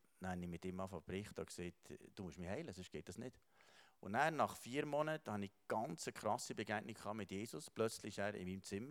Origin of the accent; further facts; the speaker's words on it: Bern, Switzerland; wir sind sehr fröhliche Bauernfamilie. Ich bin im Simmental aufgewachsen, als Bergbauer.